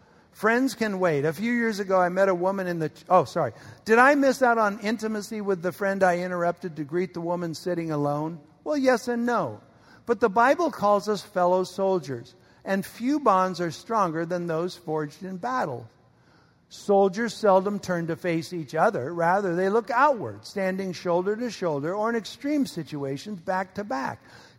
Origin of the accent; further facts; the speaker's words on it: England, United Kingdom; I'm from England.